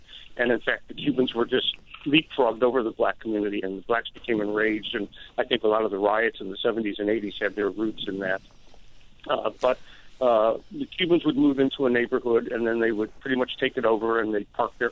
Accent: Miami, Florida, United States; I grew up in Miami at that time. In fact, I traveled to Cuba before Castro with my parents.

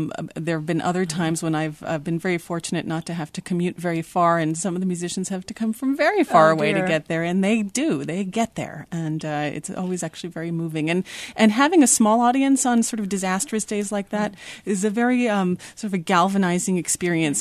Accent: New York City, New York, United States; Well, I was an opera kid as I was growing up in New York City.

